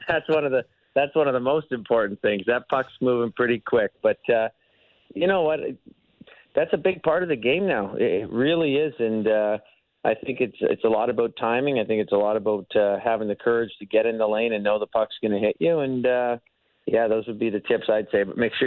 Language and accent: English; Edmonton, Alberta, Canada; I grew up in Edmonton, Alberta, playing on the outdoor rink my dad put in my backyard